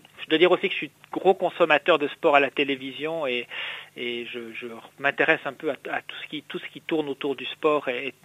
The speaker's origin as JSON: {"language": "French", "country": "Switzerland", "tie": "born or raised there", "said": "j'ai fait beaucoup de football et de hockey sur glace, comme j'ai grandi en Suisse."}